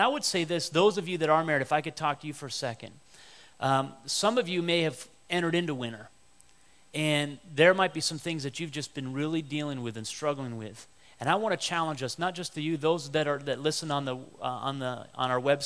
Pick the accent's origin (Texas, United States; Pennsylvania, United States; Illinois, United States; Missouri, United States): Pennsylvania, United States; and I was from Western Pennsylvania, and we met in Oklahoma at Bible school the first week there